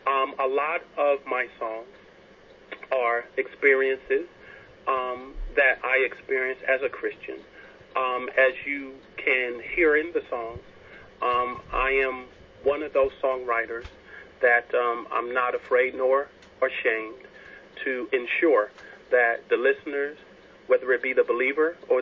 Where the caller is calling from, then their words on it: Jonesboro, Georgia, United States; We're in Atlanta, Georgia, actually Jonesboro suburb, about 25 minutes outside of the city of Atlanta.